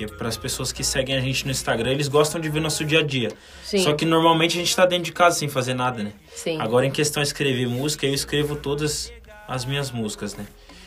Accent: Porto Feliz, São Paulo, Brazil; lá na minha cidade, lá em Porto Feliz, a gente organizava batalha de rima

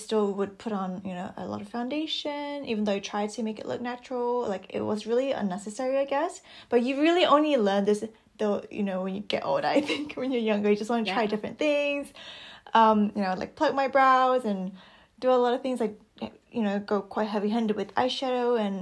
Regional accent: Australia; Yeah, I think growing up in Australia, I mean, the trends, different there.

